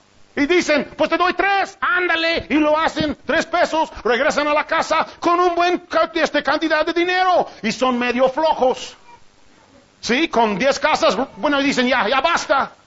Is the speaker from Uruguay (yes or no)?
no; United States; Spanish is a second language; Pues yo soy de Estados Unidos y en Estados Unidos la gente tiene muchas cosas.